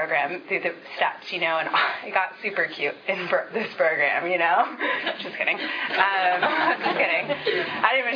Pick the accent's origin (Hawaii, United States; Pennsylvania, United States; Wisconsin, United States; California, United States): California, United States; So even though I grew up down south in Orange County, we had, you know, we were like squatters. We were like living in campers and living in vans and boats and just really poor.